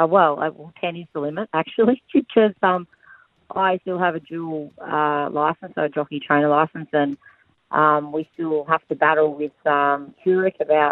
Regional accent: Terang, Victoria, Australia; also born or lived in North Queensland; I'm actually originally from Warrnambool, so Terang actually, and when I decided I wanted to be a jockey, it's obviously pretty hard in Victoria, so I moved up to North Queensland

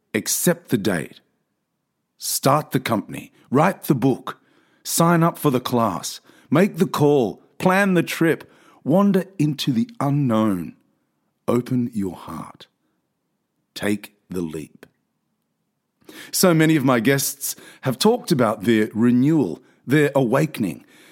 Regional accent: Australia; I'm an Australian man in my mid-50s.

